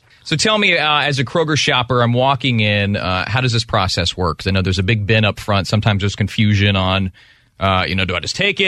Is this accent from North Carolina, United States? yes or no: no; Alabama, United States; I know I grew up broke in Alabama, single mom, 3 kids